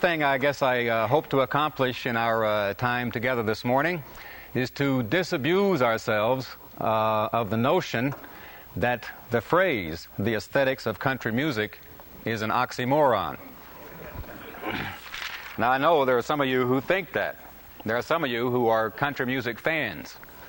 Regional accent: Oklahoma, United States; I am an Okie. I was born and raised in Oklahoma.

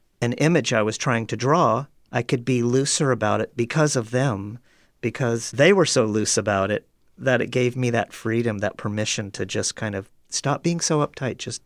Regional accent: Seattle, Washington, United States; now in Athens, United States; In Seattle.

